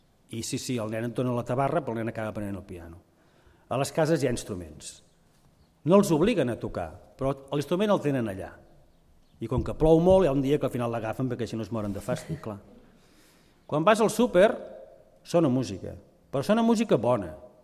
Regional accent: Constantí, Catalonia, Spain; now in England, United Kingdom; Que sóc un cantant de Constantí que viu a Anglaterra.

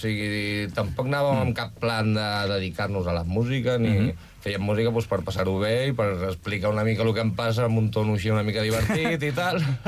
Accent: Vilafranca, Catalonia, Spain; Jo de Vilafranca.

